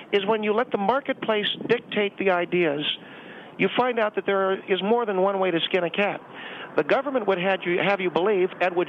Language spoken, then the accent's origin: English; United States; Well, I have a right to my opinion. I'm an American.